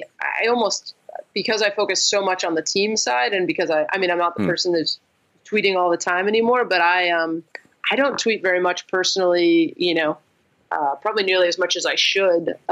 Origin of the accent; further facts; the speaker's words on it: New Jersey, United States; I grew up in New Jersey. My dad took me to a Devils game